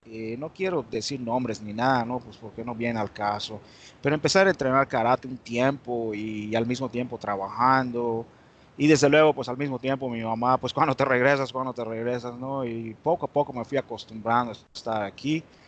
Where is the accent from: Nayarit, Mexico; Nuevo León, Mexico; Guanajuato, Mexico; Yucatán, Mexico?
Yucatán, Mexico; Mérida; moved away as an adult; now in United States; yo nací en Mérida, Yucatán, y crecí en Mérida, Yucatán, hasta los 19 años. Y por cosas de la vida, pues me vine aquí a Estados Unidos a visitar un amigo en 1980. En 1980 creo que tenía 18